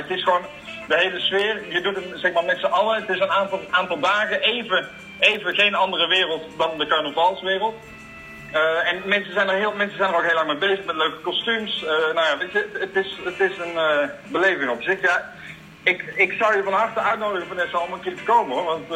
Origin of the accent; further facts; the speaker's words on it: Breda, North Brabant, Netherlands; Ik kom uit Breda en dan ik in het Bommel